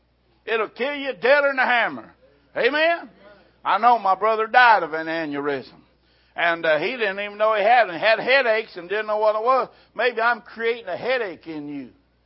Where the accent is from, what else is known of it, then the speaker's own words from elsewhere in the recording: Missouri, United States; They're kind of stubborn and hard-headed like we are from Missouri. They're stubborn as a Missouri mule.